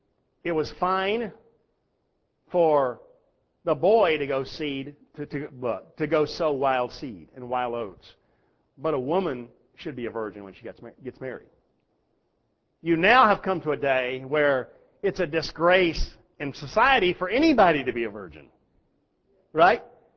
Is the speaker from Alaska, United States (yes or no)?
no; Texas, United States; I grew up in the South, in Texas, in a Baptist community.